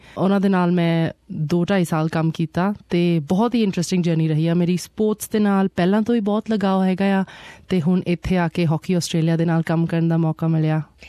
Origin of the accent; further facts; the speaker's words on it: Chandigarh, India; now in Australia; ਮੈਂ ਹੈਗੀ ਹਾਂ ਚੰਡੀਗੜ੍ਹ ਦੀ, ਇੰਡੀਆ ਤੋਂ ਹਾਂ ਅਤੇ ਆਸਟ੍ਰੇਲੀਆ ਮੈਂ ਆਈ ਸੀ ਮਾਰਚ 'ਚ